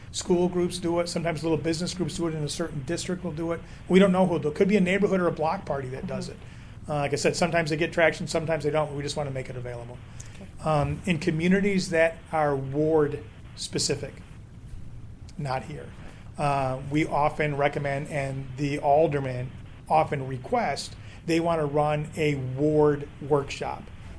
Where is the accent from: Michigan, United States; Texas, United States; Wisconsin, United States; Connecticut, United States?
Michigan, United States; St. Joseph; I'm from St. Joe, Michigan.